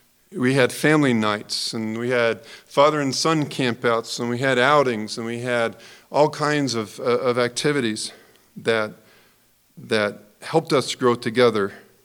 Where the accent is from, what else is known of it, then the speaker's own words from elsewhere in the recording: Dayton, Ohio, United States; It's one thing I found interesting growing up in the Dayton, Ohio area in congregation is I felt this one thing that congregation did very well.